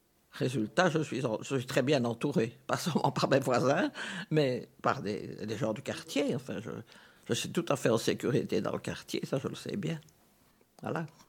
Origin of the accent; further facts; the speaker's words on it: Brussels, Belgium; born there; Moi, je suis né dans les Marolles, alors avec la jonction Nord-Midi, derrière la chapelle, pour ce qui est des trous, je ne crains personne